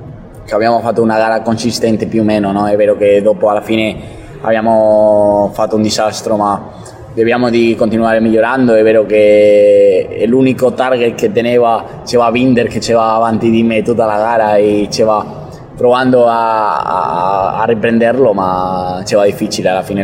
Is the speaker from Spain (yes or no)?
yes; Mazarrón, Region of Murcia, Spain; Italian is a second language; Di Massarrón, di Murcia.